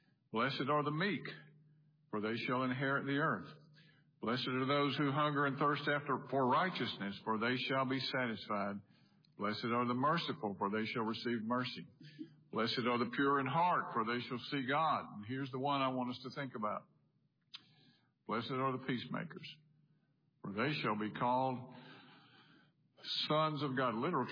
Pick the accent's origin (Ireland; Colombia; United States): United States; Brandon, Mississippi; And I grew up in Brandon, so I was reading